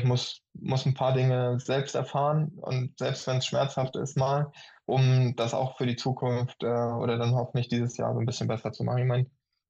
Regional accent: Hamburg, Germany; in Hamburg, wo ich ja auch ja, meine Heimat habe

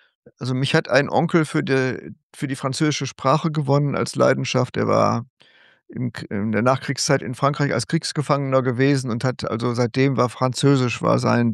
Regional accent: North Rhine-Westphalia, Germany; Ich bin Westfale

